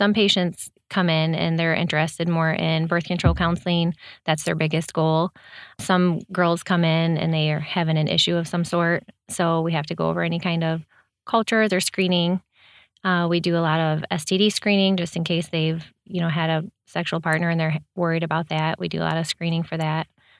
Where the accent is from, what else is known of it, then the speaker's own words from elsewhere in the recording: Bourbonnais, Illinois, United States; I'm from Bourbonnais.